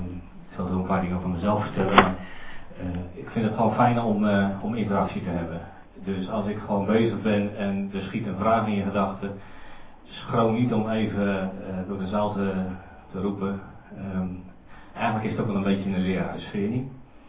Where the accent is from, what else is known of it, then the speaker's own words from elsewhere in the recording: Bodegraven, South Holland, Netherlands; Ik kom uit Bodegraven. Ik woon daar samen met mijn vrouw.